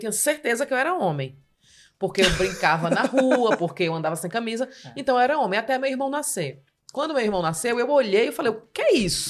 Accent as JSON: {"language": "Portuguese", "town": "Palmeira dos Índios", "region": "Alagoas", "country": "Brazil", "said": "eu sou do interior de Alagoas, né? De Palmeira dos Índios."}